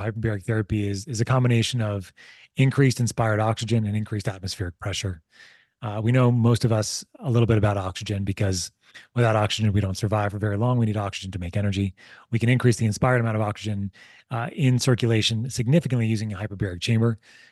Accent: United States; but I'm very American, you know, is what it comes down to, right?

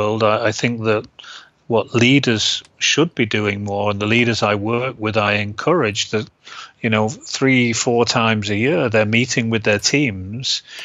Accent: England, United Kingdom; now in Germany; I'm an Englishman, right?

